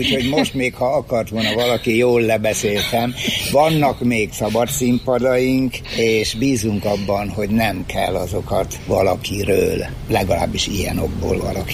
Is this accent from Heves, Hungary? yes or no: yes; Eger, Heves, Hungary; mi egriek vagyunk